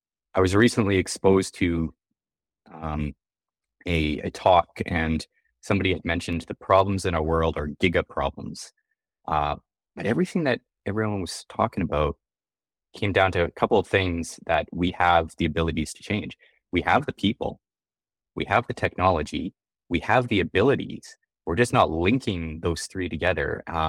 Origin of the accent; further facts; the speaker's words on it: British Columbia, Canada; also born or lived in Brazil; So I grew up in Canada. I was actually born in Brazil, but grew up most of my life in Canada. I grew up in the mountains of Canada, actually, in a little place over on the West Coast. We grew up on a farm